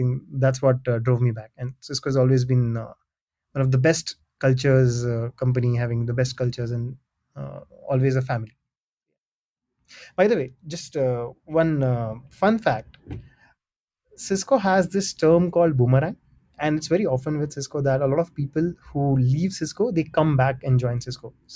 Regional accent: Mumbai, Maharashtra, India; I think it's a very simple thing about me that I am from Mumbai, India.

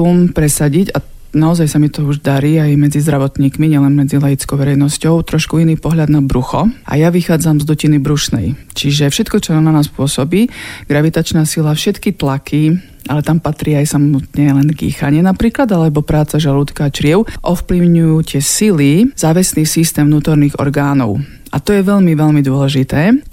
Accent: Košice, Košice Region, Slovakia; Chodila som do plaveckej športovej školy u nás v Košiciach

